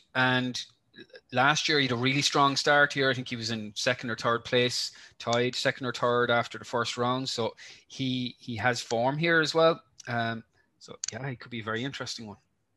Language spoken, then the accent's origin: English; Ireland; Like, as an Irish person, I think if you're to put money on Rory